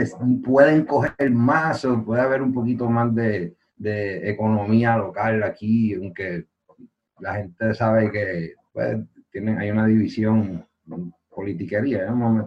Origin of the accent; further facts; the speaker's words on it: Puerto Rico; mi papá es español, soy mitad boricua, mitad español.